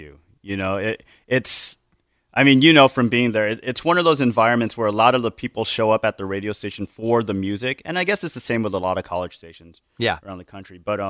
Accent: San Francisco, California, United States; also born or lived in Honolulu, United States; So the long story is I was born in Hawaii. I was born in Honolulu. But when I was about 6 months old, we moved to San Francisco, and I lived there for probably a good nine years or so.

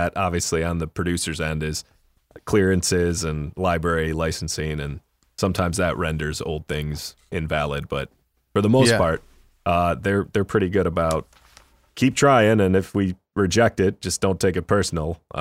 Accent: Buffalo, New York, United States; I'm from Buffalo. Well, Buffalo. Just outside of Buffalo, like a little between Buffalo and Rochester. And then, I went to Syracuse for college.

